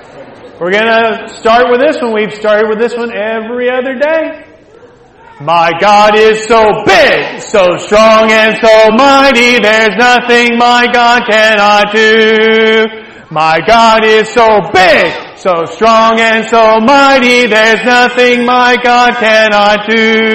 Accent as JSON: {"language": "English", "region": "Alabama", "country": "United States", "said": "I'm from Alabama, so I say y'all sometimes."}